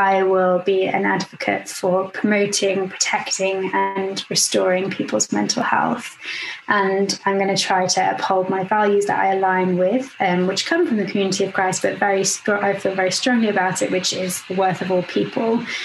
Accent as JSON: {"language": "English", "region": "Wales", "country": "United Kingdom", "also_born_or_lived": "London", "said": "in the pandemic, I moved from London back to Wales to be closer to my family and closer to the sea."}